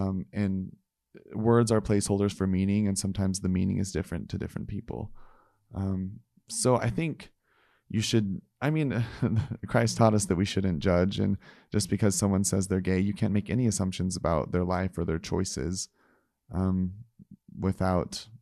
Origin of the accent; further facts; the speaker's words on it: Missouri, United States; I mean, I grew up in Missouri. I grew up on a farm. I grew up in the LDS church.